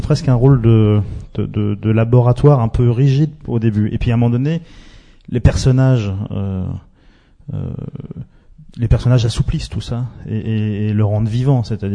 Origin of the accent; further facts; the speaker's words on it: Île-de-France, France; là où j'ai grandi, en banlieue parisienne, et où il y a la forêt de Sénart